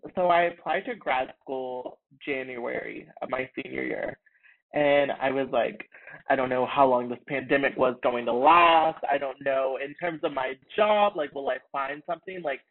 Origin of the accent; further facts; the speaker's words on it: Texas, United States; now in New Jersey, United States; Like, I'm from Texas. So coming to New Jersey, I was like, oh, I don't want to go back home.